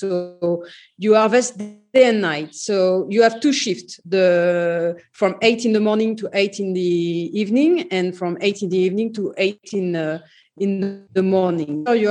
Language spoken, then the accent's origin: English; Bordeaux, Nouvelle-Aquitaine, France; English is a second language; we are winemakers from Bordeaux. I am the fifth generation of winemaking family. Mainly, all the family is in Bordeaux with different properties